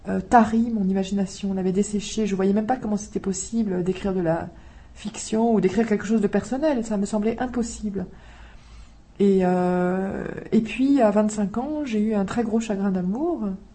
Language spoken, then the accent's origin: French; France; moved away as an adult; Et je venais de France